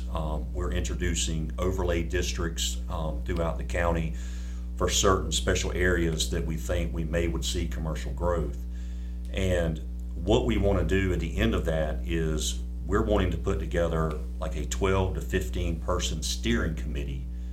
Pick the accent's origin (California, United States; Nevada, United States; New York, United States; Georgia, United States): Georgia, United States; I was born and raised in Clio area. So I've been here most of my life.